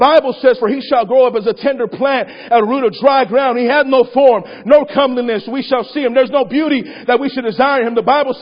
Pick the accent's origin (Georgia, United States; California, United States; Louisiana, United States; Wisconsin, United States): California, United States; I'm in Michigan, baby. This ain't California. Come on now. And so I can say that because I am from California.